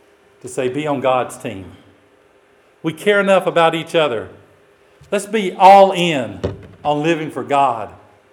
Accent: Louisiana, United States; You know, I grew up in Louisiana, and I can tell you because I see the posts on Facebook and I talk with my family members.

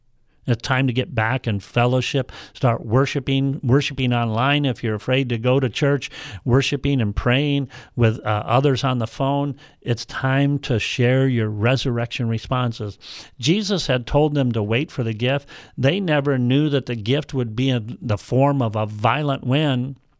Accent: Illinois, United States; also born or lived in Missouri / Texas; I grew up in Illinois, in the Midwest. I pastored in Missouri.

